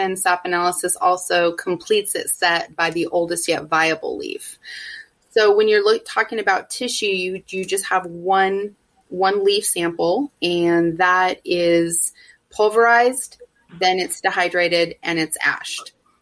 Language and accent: English; Sonoma, California, United States; I'm actually from the Sonoma area. My family is from there. I grew up there.